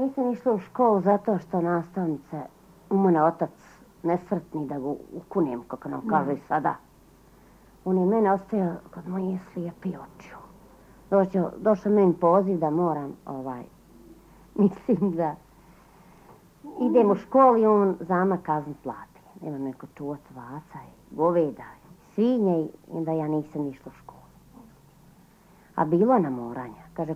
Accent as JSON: {"language": "Serbian", "town": "Mrkonjić Grad", "region": "Republika Srpska", "country": "Bosnia & Herzegovina", "said": "Pa iz... Eto kažem, pa Mrkonjića sam"}